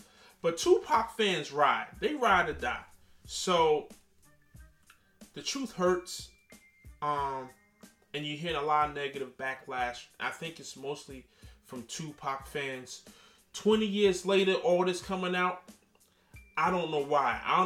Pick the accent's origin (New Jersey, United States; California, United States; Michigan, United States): New Jersey, United States; I link up with some New York cats. I'm from Jersey